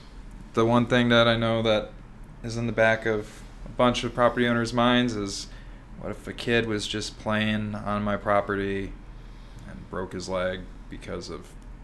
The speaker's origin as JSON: {"language": "English", "town": "Chicago", "region": "Illinois", "country": "United States", "tie": "born or raised there", "said": "we grew up in Chicago, and so we'd fly out there."}